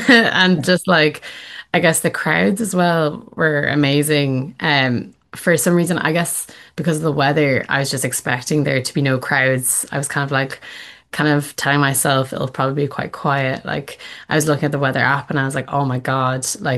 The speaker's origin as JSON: {"language": "English", "town": "Dublin", "region": "Leinster", "country": "Ireland", "said": "Like, I'm from Dublin myself, so being able to go there is, it's so simple."}